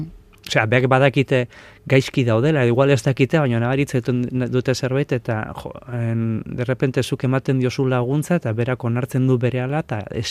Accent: Basque Country, Spain; Ni azkenian herri txiki batetik, bueno, ni hori jotarra naiz jaiotzez, baina bueno, beti bizi naiz Araban herri txikietan, eta gustatzen zaite herri txikik

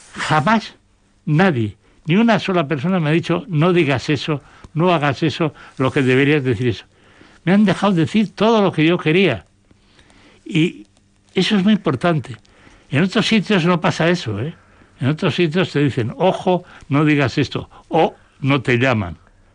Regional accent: Basque Country, Spain

